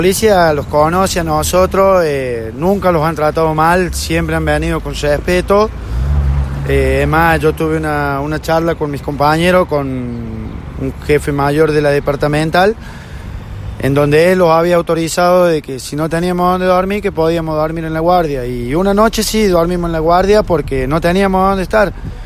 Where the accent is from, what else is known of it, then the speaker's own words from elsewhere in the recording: Jesús María, Córdoba, Argentina; somos de acá de Jesús María